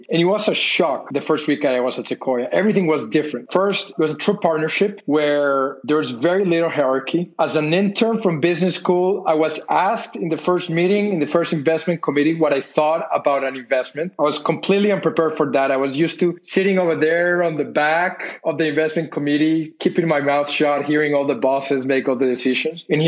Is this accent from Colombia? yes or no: yes; Colombia; I'm from originally from Colombia. I come from a family of entrepreneurs on both sides